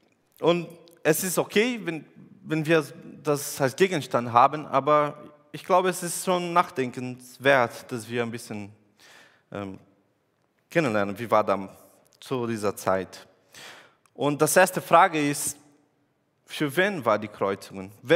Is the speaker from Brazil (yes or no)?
yes; Brazil; German is a second language; Ich komme aus Brasilien. Brasilien ist ein schönes Land, aber es hat ein großes Problem mit Kriminalität.